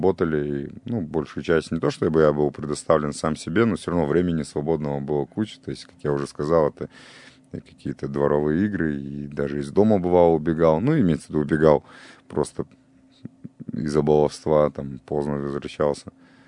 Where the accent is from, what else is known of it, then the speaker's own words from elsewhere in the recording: Vladivostok, Primorsky Krai, Russia; была у меня в детстве в Владивостоке